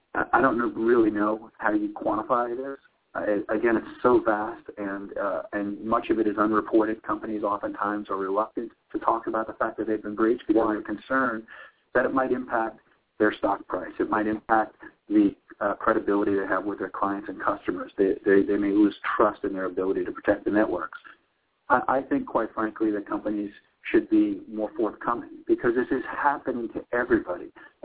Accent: New York, United States; I grew up in the Northeast, up in New York. I've got friends and family who are still suffering from this hurricane, Sandy.

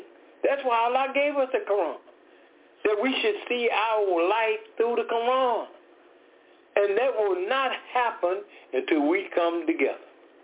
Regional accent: Decatur, Georgia, United States; We are from Decatur, Georgia.

